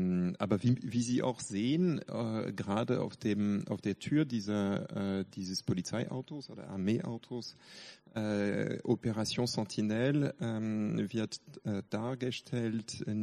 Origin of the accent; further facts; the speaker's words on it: Paris, Île-de-France, France; German is a second language; also born or lived in Berlin; Ich komme, wie gesagt, aus Paris, Berlin gelebt, bin aber leider seit 2 Monaten wieder in Paris und habe ein bisschen von meinem Deutsch in der Zwischenzeit vergessen.